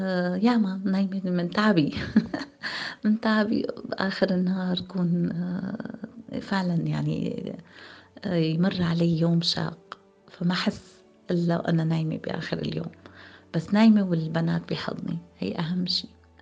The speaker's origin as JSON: {"language": "Arabic", "town": "Raqqa", "region": "Raqqa Governorate", "country": "Syria", "tie": "born or raised there", "also_born_or_lived": "Aleppo", "said": "نحن كنا بمحافظة، انا ولدت وتربيت بمحافظة الرقة، طلعت منها من هنيك لمحافظة حلب لما تزوجت وضليت 15 سنة."}